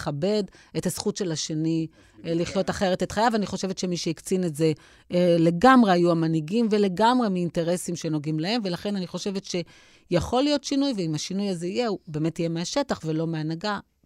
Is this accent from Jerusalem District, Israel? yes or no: no; Ashdod, Southern District, Israel; לא גדלתי בבית מסורתי, אבל גדלתי באשדוד, שהייתה עיר עם אחוז מאוד גבוה של מסורתיים